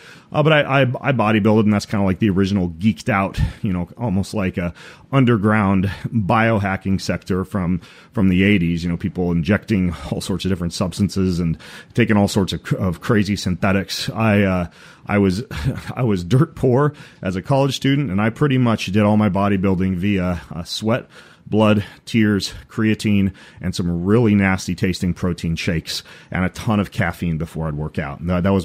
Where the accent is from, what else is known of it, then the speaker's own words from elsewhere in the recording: Idaho, United States; You know, I grew up in North Idaho, you know, playing tennis and hiking and chasing rattlesnakes